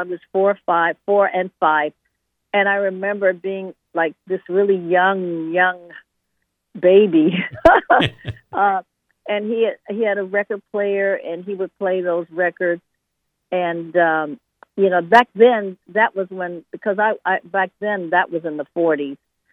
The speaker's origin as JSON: {"language": "English", "town": "Detroit", "region": "Michigan", "country": "United States", "tie": "born or raised there", "said": "I'm from Detroit. I was born and raised in Detroit."}